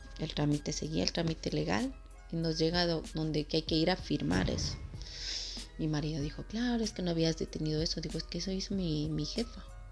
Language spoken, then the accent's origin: Spanish; Ecuador; soy del Ecuador y quería contaros algo, una parte de mi historia